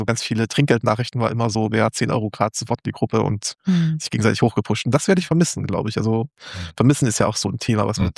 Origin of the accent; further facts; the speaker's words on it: Apolda, Thuringia, Germany; Also Apolda, wo ich herkomme, kennt man, wenn man entweder ganz links oder ganz rechts ist, aber da war mal sehr viel Textilindustrie.